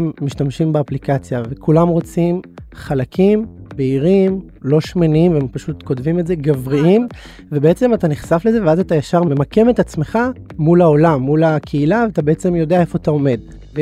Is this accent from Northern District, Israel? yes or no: no; Bnei Brak, Tel Aviv District, Israel; בבני ברק, ובעצם חוויתי כל מיני חוויות בחיים